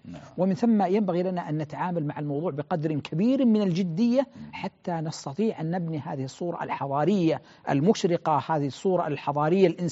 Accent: Saudi Arabia; أعتقد بأنه المفترض أن يكون هناك عدد من مراكز الأبحاث عندنا في السعودية

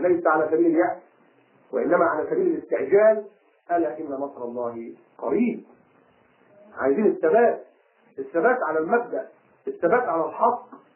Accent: Alexandria, Alexandria Governorate, Egypt; وحتى أنا ما نزلتش عندنا في اسكندرية

